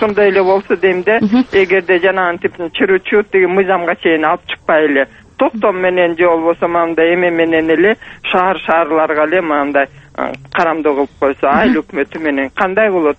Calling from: Bishkek, Kyrgyzstan; Мен тиги Бишкектен болом, Айгүл эже, мен пенсионеркам.

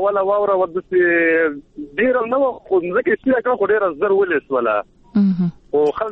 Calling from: Kelagay, Baghlan, Afghanistan; ما د بغلان نه کېلګي سیمې

